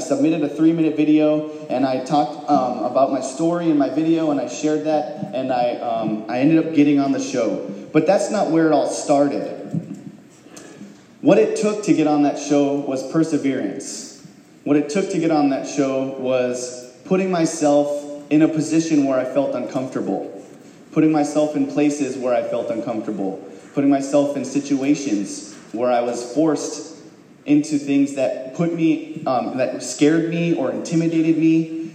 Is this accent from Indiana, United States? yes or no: no; Unalakleet, Alaska, United States; So, I'm an athlete growing up in Unalakleet, a successful athlete at that.